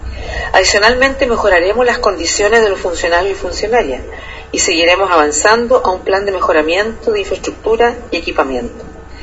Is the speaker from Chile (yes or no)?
yes; Chile; la verdad que impresionan y generan dolor, ¿no?, como chilenos y chilenas.